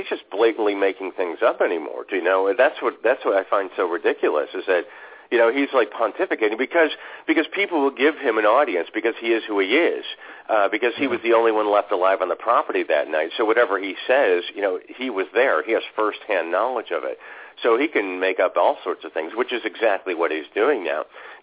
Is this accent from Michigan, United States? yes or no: yes; Detroit, Michigan, United States; I mean, I grew up in Detroit